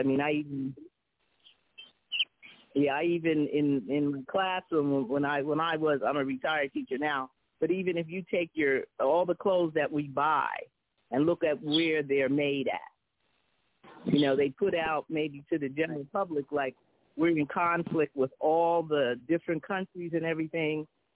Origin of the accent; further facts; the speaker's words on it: Sharon, Pennsylvania, United States; I'm from Sharon, Pennsylvania, but Sharon was known for its steel mill.